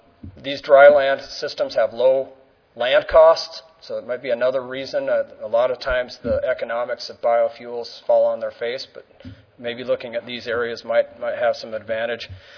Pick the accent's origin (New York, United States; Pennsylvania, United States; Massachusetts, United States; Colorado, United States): Colorado, United States; I'm from Colorado, but this project really is kind of eastern Colorado, western Kansas, western Nebraska.